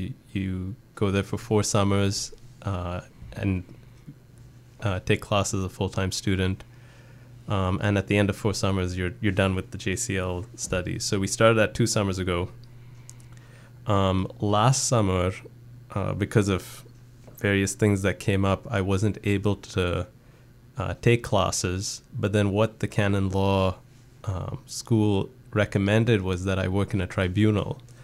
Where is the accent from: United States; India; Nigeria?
India; born there; So I was born in India, but I never really lived in India. So my mother, my parents are both from India. They grew up in Bangalore, although they're originally from Kerala, which is the southernmost state of India.